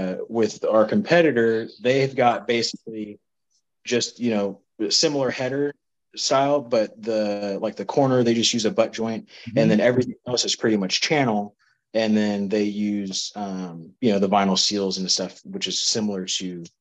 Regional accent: Fresno, California, United States; Fresno, California.

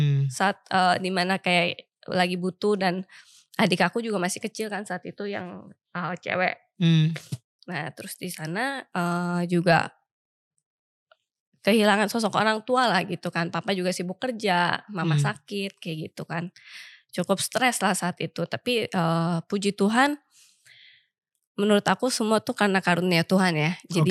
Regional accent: Jakarta, Indonesia; also born or lived in Ambon; di situ akhirnya aku gede di Jakarta.

